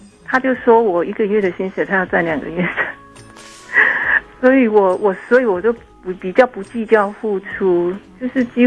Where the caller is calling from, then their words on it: Pingtung, Pingtung County, Taiwan; 你好，我是屏东的